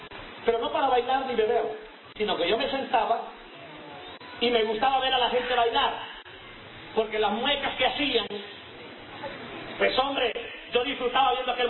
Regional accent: Honduras; now in Costa Rica; Nacido en Honduras. Costarricense por naturalización. Mi padre en Honduras, el hombre que me crió. Tuvo mucho poder en mi tierra.

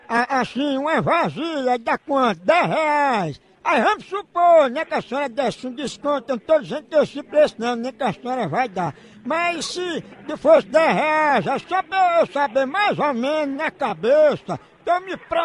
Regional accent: New York, United States; porque eu fui criado em Nova York, eu cheguei aqui há pouco tempo

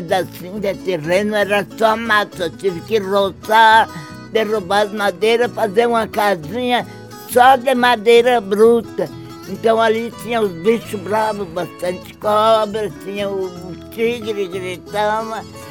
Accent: Rio Grande do Sul, Brazil; born there; No Rio Grande do Sul.

